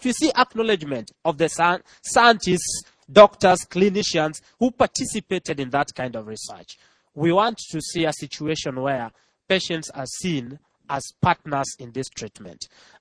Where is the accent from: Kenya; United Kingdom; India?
Kenya; I come from Kenya.